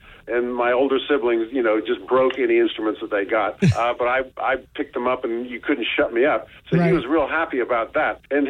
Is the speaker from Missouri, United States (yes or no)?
no; California, United States; I'm from California, so, you know, we're not built for that kind of coldness.